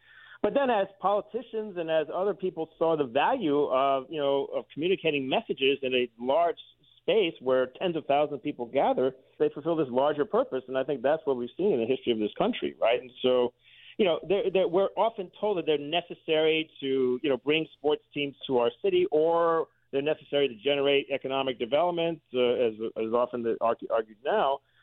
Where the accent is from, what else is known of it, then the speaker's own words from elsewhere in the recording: New York City, New York, United States; As a child growing up in New York City, and I became a sports fan and fascinated by the stadium environment